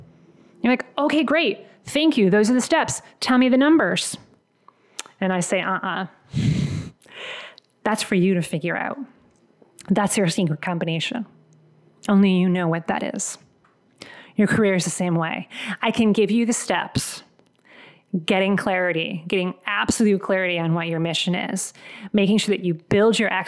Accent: New England, United States; I was born and raised in New England, lived here for most of my life, brief stint in the Philadelphia area.

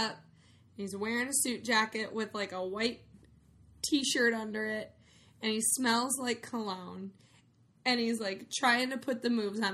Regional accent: Madison, Wisconsin, United States; Peter, one of the men, is from Madison, Wisconsin, my hometown.

